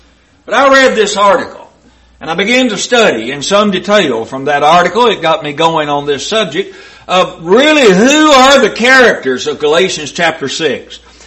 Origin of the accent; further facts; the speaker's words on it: Horse Cave, Kentucky, United States; now in Lancaster, United States; And it gives me opportunity to tell them where I'm really from. Bearwallow, Kentucky is about 4 miles from Horse Cave where we were raised